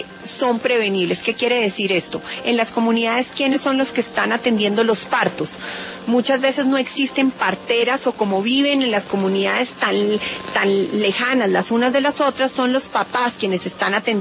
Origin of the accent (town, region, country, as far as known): Colombia